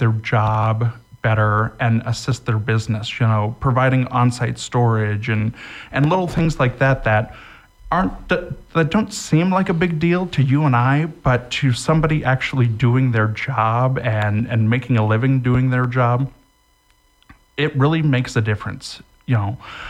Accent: Evergreen, United States; I was born and raised in Evergreen, and I know what those people.

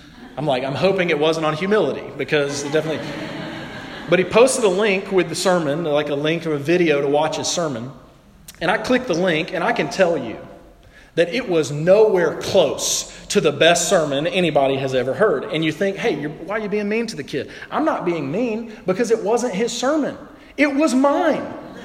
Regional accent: the South, United States; Your accent makes you sound stupid. I know, I'm from the South.

